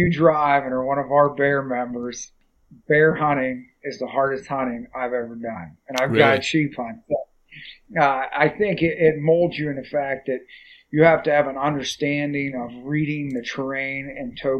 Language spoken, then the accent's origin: English; Pennsylvania, United States; I'm actually from Jefferson County, but we've always had a camp. I actually lived there for a while in Clinton County